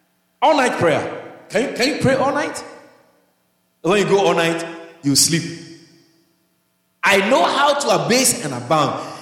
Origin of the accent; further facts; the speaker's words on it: Ghana; born there; I was born in Ghana, and there's something that we there's a word we use in Ghana when your father is a rich man.